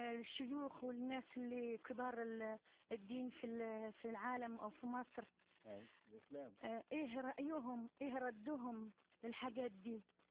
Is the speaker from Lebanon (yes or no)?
no; Algeria; وطبعا من الجزائر.